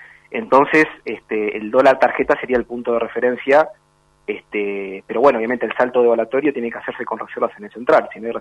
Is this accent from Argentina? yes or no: yes; Argentina; así que, bueno, como argentino estoy colaborando con el país hermano